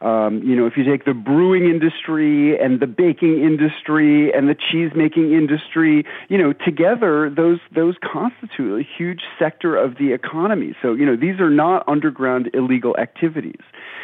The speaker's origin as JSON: {"language": "English", "town": "New York City", "region": "New York", "country": "United States", "tie": "born or raised there", "said": "As a kid growing up in New York City, I just loved to eat sour pickles."}